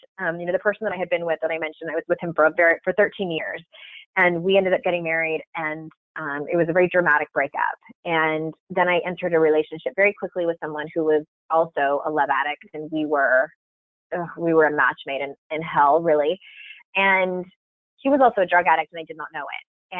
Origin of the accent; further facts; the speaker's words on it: San Diego, California, United States; I'm from San Diego, and there's plenty of places to go out and get in trouble when you're a young person in San Diego.